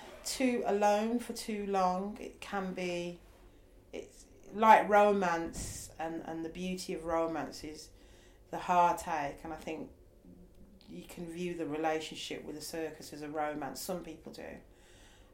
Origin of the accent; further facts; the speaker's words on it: Birmingham, West Midlands, United Kingdom; because I come from Birmingham.